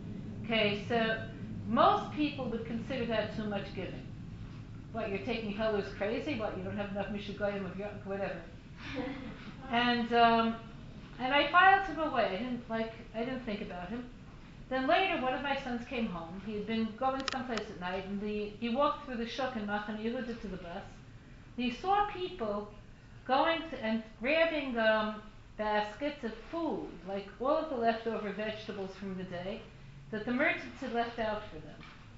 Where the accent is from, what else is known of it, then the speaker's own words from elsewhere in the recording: Brooklyn, New York, United States; you know me, I'm from Brooklyn. I have enough money.